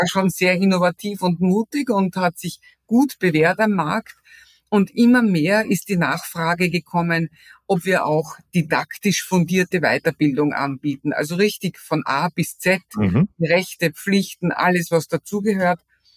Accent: Vienna, Austria; accent: Austrian; now in Germany; bitte nicht irritieren lassen von meiner österreichischen Aussprache. Ich bin Österreicherin, ich bin Wienerin

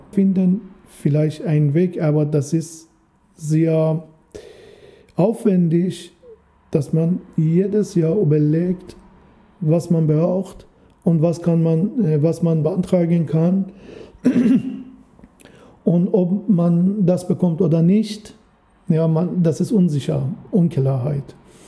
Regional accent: Iran; German is a second language; Ich bin 6 Monate oder 7 Monate vor der Revolution, islamische Revolution im Iran geboren. Das heißt, ich bin mit der Revolution aufgewachsen im Iran.

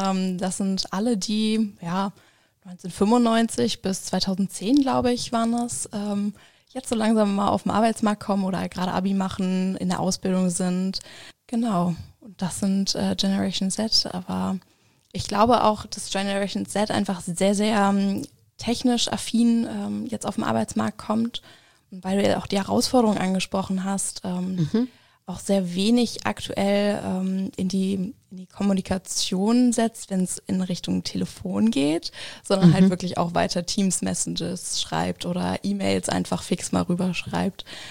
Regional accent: Hamburg, Germany; born there; now in Schmalkalden, Germany; Ja, komme auch gebürtig aus Hamburg.

